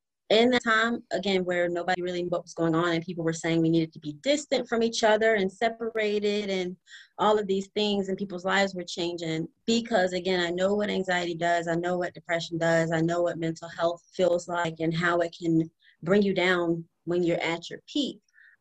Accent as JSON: {"language": "English", "region": "Florida", "country": "United States", "said": "I'm not going to tarry, as my grandma would say, because I'm from Florida, near Alabama."}